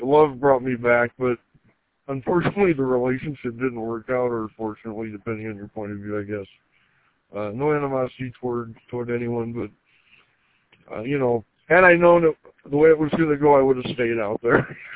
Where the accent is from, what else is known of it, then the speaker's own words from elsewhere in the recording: Gaylord, Michigan, United States; also born or lived in Grand Rapids; I was born in Grand Rapids and I was raised in Gaylord. Right now I work in Petoskey and live in Indian River.